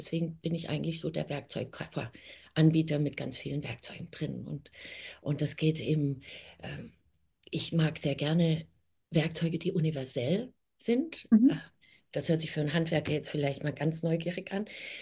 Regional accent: Germany; moved away; Und ich bin in Deutschland geboren und dort auch aufgewachsen und bin dann sehr früh von Deutschland weg

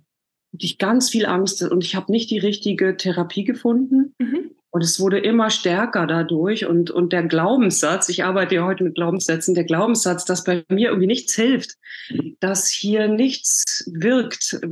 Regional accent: Germany; Also genau, ich komme aus der DDR, da bin ich aufgewachsen, habe mit 16 schon Schauspiel studiert.

